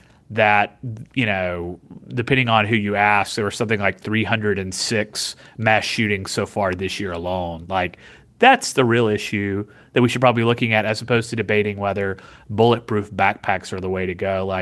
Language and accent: English; the South, United States; So I'm from the South, so I live in Mississippi.